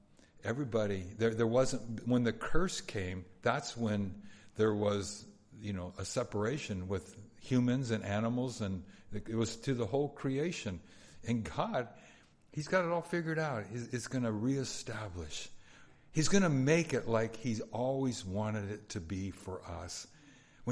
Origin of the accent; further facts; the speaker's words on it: Los Angeles, California, United States; You know, I grew up in Southeast LA, but still, it was okay.